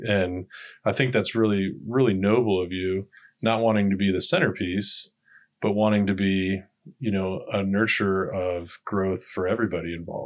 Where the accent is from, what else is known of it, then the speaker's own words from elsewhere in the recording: Cleveland, Ohio, United States; Cleveland.